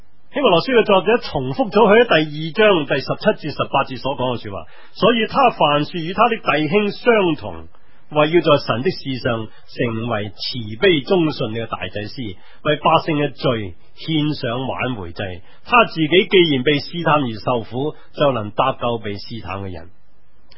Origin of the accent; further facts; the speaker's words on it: China; 其实不单止犹太人，我们中国人何尝不是？在我们中国，你打开你中国历史来看看，几多屠杀？